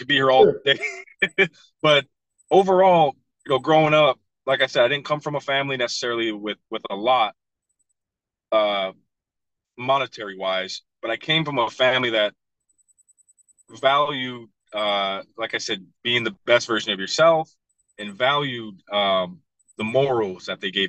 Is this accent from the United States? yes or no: yes; South Dakota, United States; I was born and raised on the Pioneer Indian Reservation here in South Dakota. You know, grew up, my father's Black, my mother's Native American.